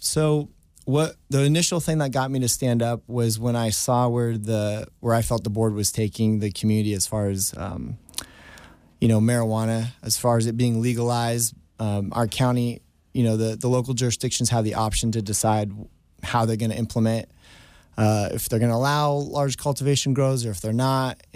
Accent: Miwok Village, California, United States; Yeah, so I was born and raised in Miwok Village and went to school locally.

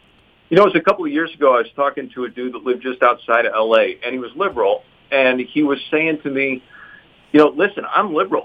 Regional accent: Midwest, United States; Growing up in the Midwest, I always identified as a California kid and really had always wanted to move to California.

